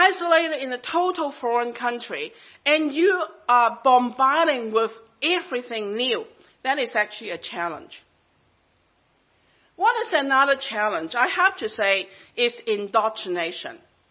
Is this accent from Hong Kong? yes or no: yes; Hong Kong; English is a second language; also born or lived in Canada; I grew up in Hong Kong.